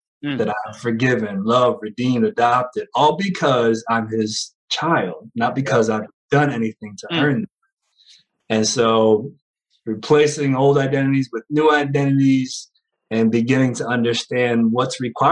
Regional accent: Bridgeport, Connecticut, United States; now in Omaha, United States; I'm from the East Coast originally. And so I was actually born in Connecticut and, you know, and born in Bridgeport, Connecticut, and beautiful upbringing

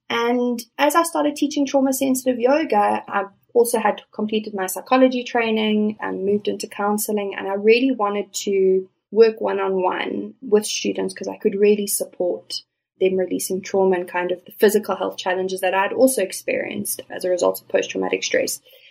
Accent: South Africa; also born or lived in Middle East; So I was born in South Africa. I'm raised in South Africa. I did spend a little bit of time working in the Middle East, but outside of that, I've really just been based in South Africa.

